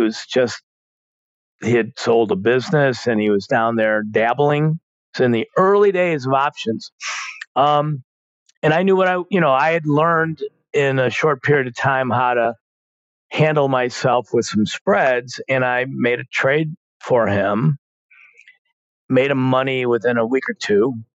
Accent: Chicago, Illinois, United States; I grew up in Chicago. I caddied for these guys. And I made my way back to Chicago

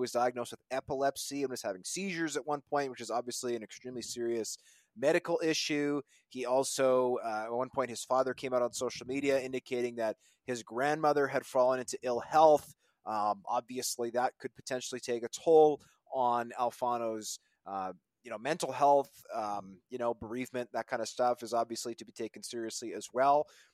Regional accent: White Rock, British Columbia, Canada; I'm just from White Rock.

